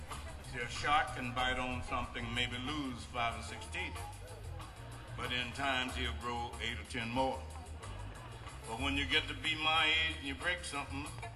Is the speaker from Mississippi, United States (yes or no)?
yes; Mississippi, United States; I'm still from Mississippi, not Carolina.